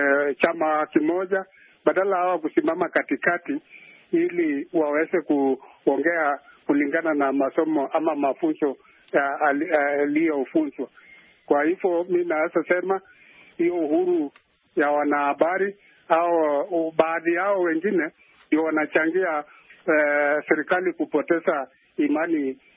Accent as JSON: {"language": "Swahili", "town": "Sikawa", "region": "Narok County", "country": "Kenya", "said": "natoka Sikawa kwa kaunti ya Transmara."}